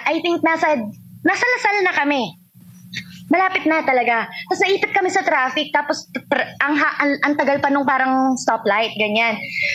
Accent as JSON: {"language": "Tagalog", "town": "Quezon City", "region": "Metro Manila", "country": "Philippines", "said": "I'm from Quezon City, okay?"}